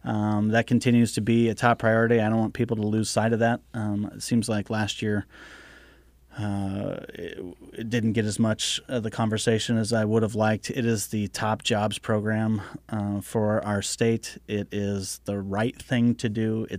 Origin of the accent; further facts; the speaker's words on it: Montana, United States; I remember when I was in fourth grade, and I grew up in Montana